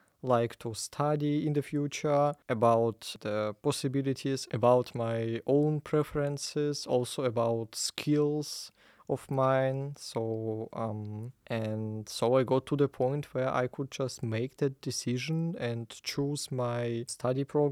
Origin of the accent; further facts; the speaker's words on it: Ukraine; now in Jena, Germany; I'm from Ukraine